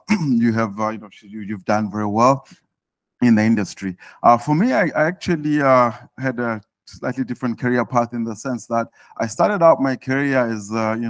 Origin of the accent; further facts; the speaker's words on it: Eswatini; As my ogre here has said, I am from Eswatini. I am the CEO for Eswatini TV. I'll put a disclaimer out there first to say